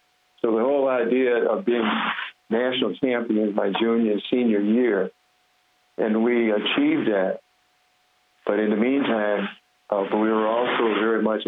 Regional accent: Houston, Texas, United States; my hometown, the Houston area where I'm from, was completely segregated

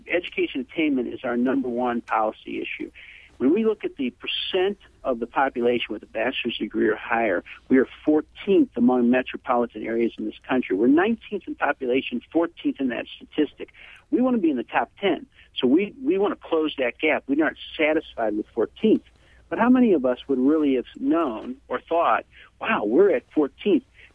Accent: St. Louis, Missouri, United States; yeah, I'm from St. Louis. Hey, yeah, I would love it there.

